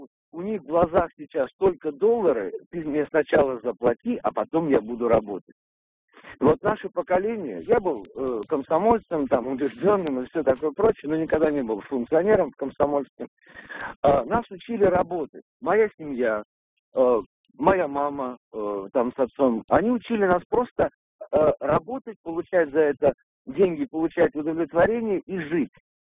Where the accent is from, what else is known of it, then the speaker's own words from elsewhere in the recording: Moscow, Russia; Мне 42 года, я москвич